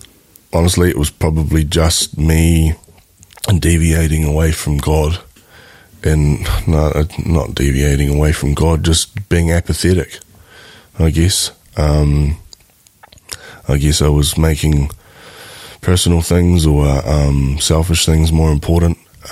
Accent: New Zealand; moved away; Mandy and I come over from New Zealand together dating.

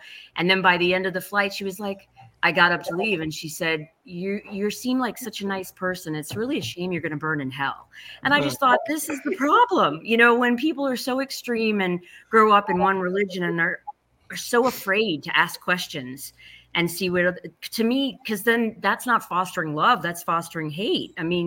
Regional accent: New Orleans, Louisiana, United States; I went to Northwestern, and I was from New Orleans, and I would always take the same Southwest flight between Chicago and New Orleans.

